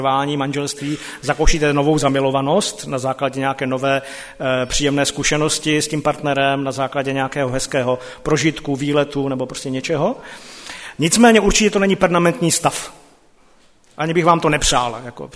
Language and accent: Czech; Silesia, Czechia; já jsem původem ze Slezska